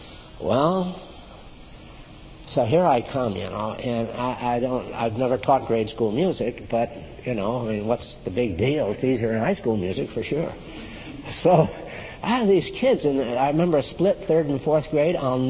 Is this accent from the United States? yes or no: yes; Arizona, United States; And I said, "Well, I'm from Arizona. I have a Bachelor of Arts in Education, but I also have a minor in music, and I have a year teaching high school music."